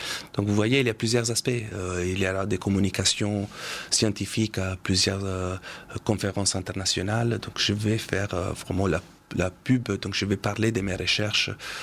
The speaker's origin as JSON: {"language": "French", "country": "Italy", "lives_now": "Lille, France", "said": "j'ai eu plusieurs offres en France, en Italie, donc dans mon pays d'origine"}